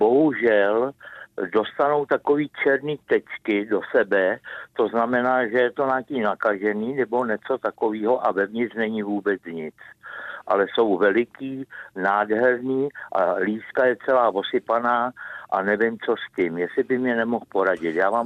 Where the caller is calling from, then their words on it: Husinec, South Bohemian Region, Czechia; jsem od Husince … a mám na chalupě lísku